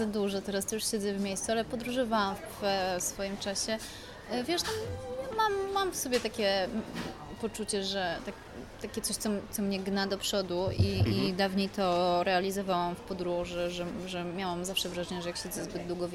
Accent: Jaworzno, Silesian Voivodeship, Poland; Ja się wychowałam, jestem z Jaworzna, wychowałam się na osiedlu, które było osiedlem robotniczym, to znaczy, że było wybudowane dla pracowników kopalni

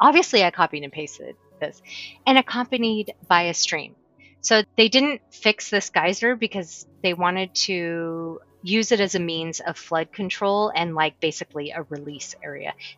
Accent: England, United Kingdom; I mean, I'm from England

